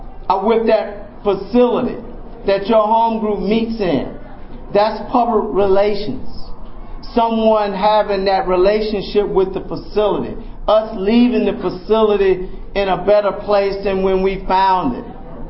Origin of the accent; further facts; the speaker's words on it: the South, United States; I'm from the South.